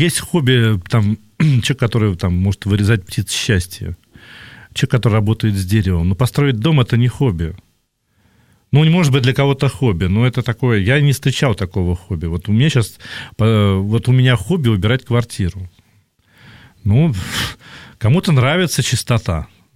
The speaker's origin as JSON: {"language": "Russian", "region": "Samara Oblast", "country": "Russia", "tie": "born or raised there", "said": "я там родом из Самарской области"}